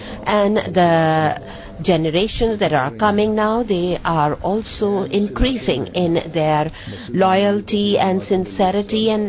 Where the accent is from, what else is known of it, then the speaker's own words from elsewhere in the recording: Pakistan; And I said, I'm Pakistani.